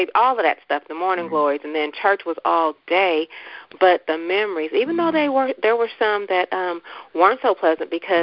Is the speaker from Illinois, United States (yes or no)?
no; Richmond, California, United States; You know, growing up in the central Richmond and growing up on First and Bissell and, you know, going to Davis Chapel in North Richmo